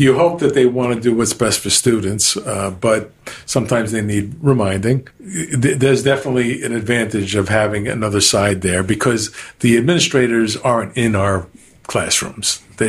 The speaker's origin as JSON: {"language": "English", "region": "New York", "country": "United States", "lives_now": "Florida, United States", "said": "And like yourself, Phil, I'm a New Yorker."}